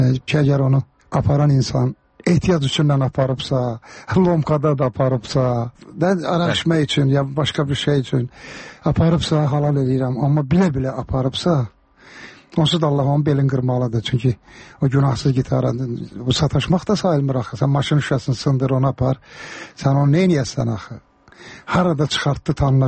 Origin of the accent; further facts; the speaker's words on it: Karabakh, Azerbaijan; Məndə zarafatçı Qarabağlıyam